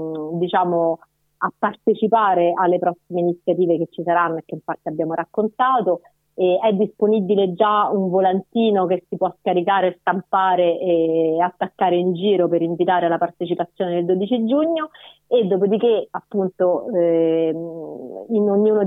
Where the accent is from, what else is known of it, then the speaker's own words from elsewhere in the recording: Rome, Lazio, Italy; quindi noi come romani ci siamo sentiti investiti, diciamo, anche di questa responsabilità di organizzare una mobilitazione